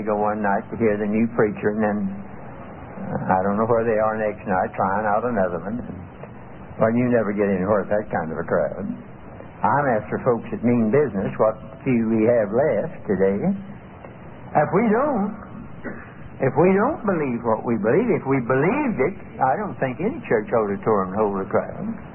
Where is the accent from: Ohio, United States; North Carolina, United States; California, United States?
North Carolina, United States; Greensboro; I often think in my hometown of Greensboro, about 150,000 people there